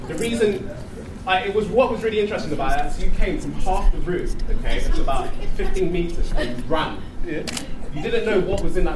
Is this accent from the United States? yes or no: no; London, United Kingdom; I'm born and bred in London, East London to be precise.